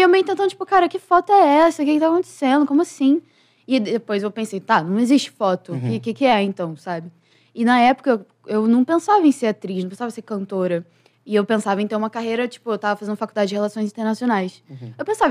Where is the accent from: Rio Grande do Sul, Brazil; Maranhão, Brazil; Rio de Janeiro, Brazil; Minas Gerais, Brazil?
Rio de Janeiro, Brazil; Da Ilha do Governador.